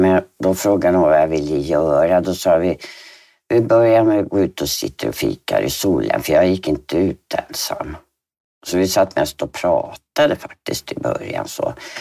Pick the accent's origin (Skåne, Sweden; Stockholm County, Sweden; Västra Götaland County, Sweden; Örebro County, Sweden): Stockholm County, Sweden; Ösmo; also born or lived in Visby; Jag är född i Visby 1960. Sen flyttade vi över, det fanns inga jobb, så vi flyttade över till Ösmo. Och i Nynäshamn har vi hållit till också. Och sen separerade mina föräldrar, så pappa och min bror flyttade tillbaka till Gotland. Och jag och min syster stannade hos mamma i Ösmo.